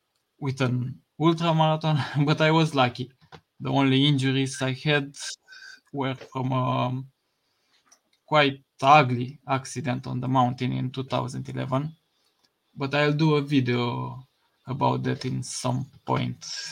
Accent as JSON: {"language": "English", "country": "Romania", "first_language": "ro", "second_language": "English", "said": "I'm a bit stressed as this is my first time in a live interview in English. Yeah. I'm not an English native speaker. Our language is Romanian"}